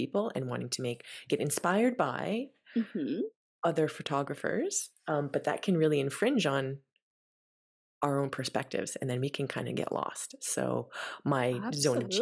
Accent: Canada; As a Canadian, I struggle with this one.

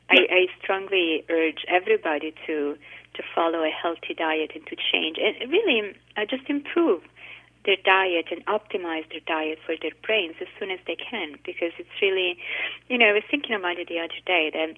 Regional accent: Italy; also born or lived in United States; I grew up in Italy, and I can attest to how different the diet there is from the United States, and I lived in the States long enough to really appreciate the difference.

